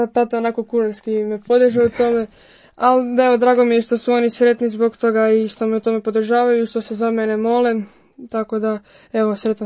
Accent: Zagreb, City of Zagreb, Croatia; dolazim iz Zagreba, iz župe Svetog Nikole biskupa i u Stenjecu, i odrastao sam u šestoročlanoj obitelji, imam dvoje braće i jednu sestru

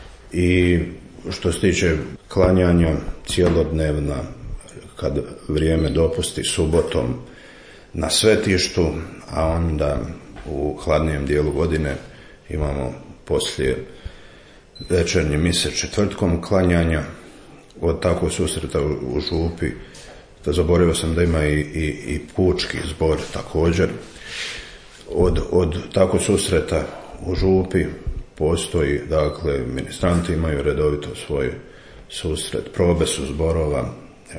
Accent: Slavonski Brod, Brod-Posavina County, Croatia; now in Ilača, Croatia; Ovdje sam 3 godine, inače sam iz Slavonskog Broda.

